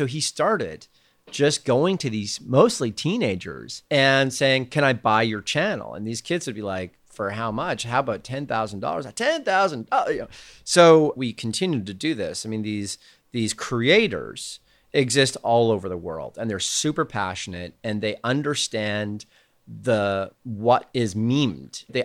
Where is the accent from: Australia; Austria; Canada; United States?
Canada; so as a Canadian, my dad is Welsh. And so we would get lucky to go over to Europe.